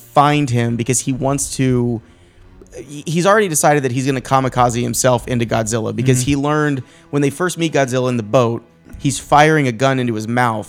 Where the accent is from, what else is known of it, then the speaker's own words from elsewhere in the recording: United States; I don't do meters. I'm an American.